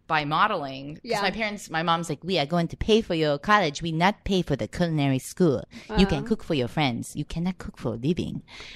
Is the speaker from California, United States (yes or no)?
yes; San Diego, California, United States; I am like Richard Lee's now moved to my hometown in San Diego.